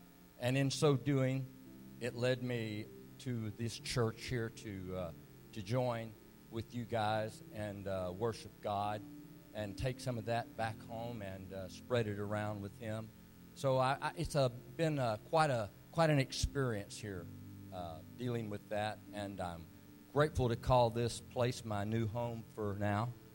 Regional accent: Waco, Texas, United States; I'm new to this area. I'm originally from Waco, but I've been recently placed here to take care of an ailing family member

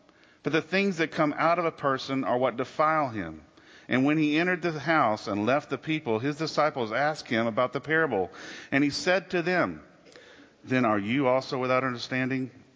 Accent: the South, United States; Now, I was born in the South, reared in the South. My dad was in the Navy, so we just traveled all over the Southeast and the Gulf Coast.

